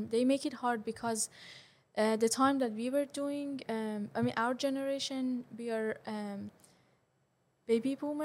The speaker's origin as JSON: {"language": "English", "town": "Tehran", "region": "Tehran Province", "country": "Iran", "said": "I'm from Tehran, which is the capital, and capital of Iran is like a huge, big city. It's a metropolitan. It's 12 million people during the night and 16 million during the day."}